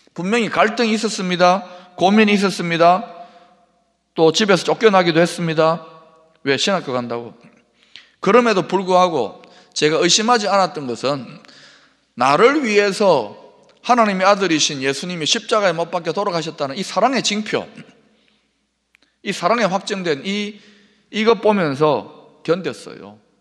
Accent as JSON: {"language": "Korean", "region": "Gyeongsang", "country": "South Korea", "tie": "born there", "said": "저는 아주 보수적인 경상도 유교, 불교 문화 집안에서 태어났습니다."}